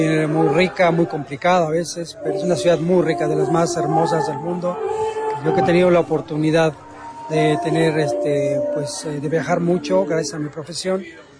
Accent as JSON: {"language": "Spanish", "region": "Mexico City", "country": "Mexico", "tie": "born there", "said": "Yo nací en la Ciudad de México y los temas siempre están inspirados en la ciudad donde yo nací, en el centro especialmente"}